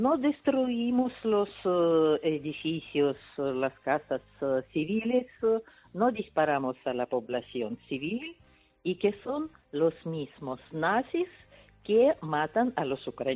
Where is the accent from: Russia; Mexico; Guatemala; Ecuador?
Russia; La verdad que yo no quiero salir. Yo quiero vivir en mi país. Es mi derecho.